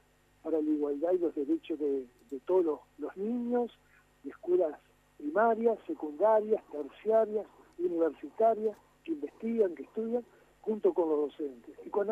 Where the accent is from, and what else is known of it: Argentina